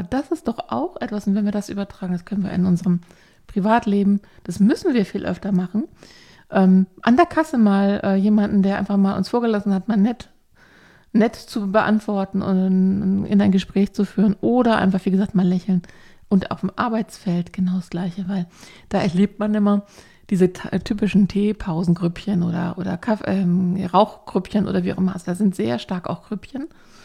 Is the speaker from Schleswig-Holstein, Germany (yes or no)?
yes; Itzehoe, Schleswig-Holstein, Germany; also auch bei uns zu Hause in Itzehoe.